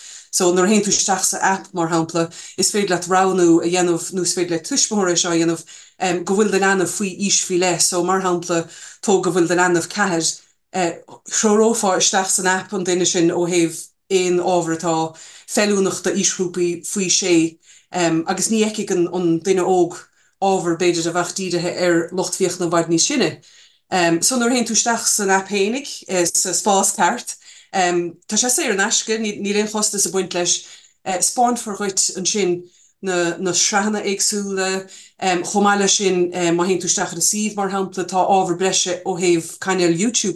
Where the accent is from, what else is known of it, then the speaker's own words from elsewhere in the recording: Munster, Ireland; I'm a fluent Irish speaker. I live in the Gaeltacht in Connemara. I'm originally from Corcoirne down in Kerry.